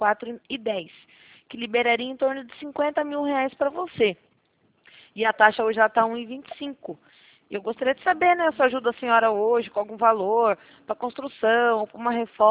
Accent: São Roque, São Paulo, Brazil; E eu sou daqui de São Roque.

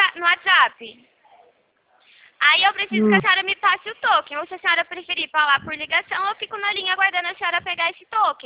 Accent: São Paulo, Brazil

